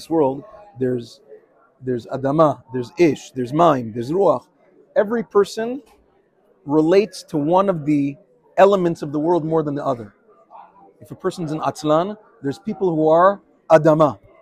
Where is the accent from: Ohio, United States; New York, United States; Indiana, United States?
New York, United States; Queens; And I'm saying I'm a kid from Queens.